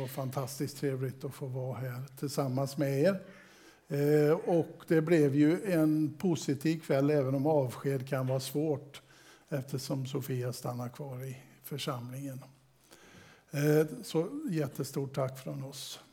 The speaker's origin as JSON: {"language": "Swedish", "region": "Västra Götaland County", "country": "Sweden", "said": "Är det så att ni inte uppfattar något av det jag säger så kan det också bero på att jag är västgöte."}